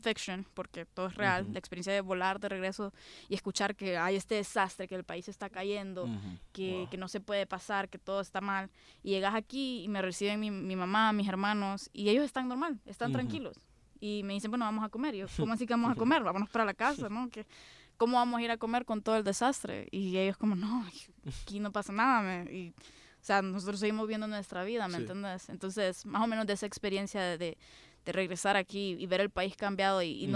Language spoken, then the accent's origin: Spanish; Honduras; now in United States; Me siento en el gate a esperar con otros hondureños y todos están hablando de lo mismo.